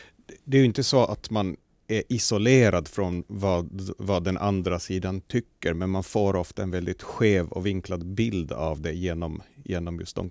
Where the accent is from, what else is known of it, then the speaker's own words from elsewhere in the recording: Sweden; moved away as an adult; now in Finland; jag flyttade ursprungligen till Finland från Sverige under studietiden